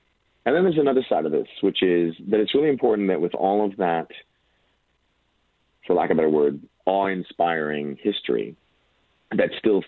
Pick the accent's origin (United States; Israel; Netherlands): Israel; I'm Jewish and I'm from Israel, and some of my family was in Europe at the time of the Holocaust.